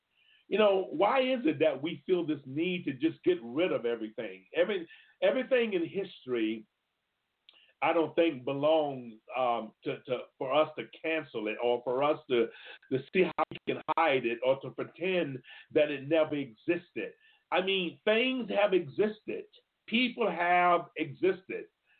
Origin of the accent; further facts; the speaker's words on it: Florida, United States; there was a representative from my home state of Florida.